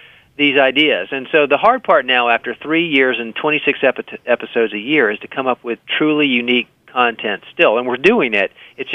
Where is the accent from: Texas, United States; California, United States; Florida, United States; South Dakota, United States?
Florida, United States; Miami; So, I grew up in Miami. So, everything grows down there pretty much. It's very tropical.